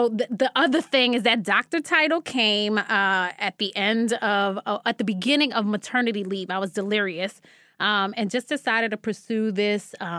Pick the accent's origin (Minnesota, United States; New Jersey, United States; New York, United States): New York, United States; Brooklyn; I am from Brooklyn, born and raised before, in Fort Greene before it became like the cool spot where everybody want to live.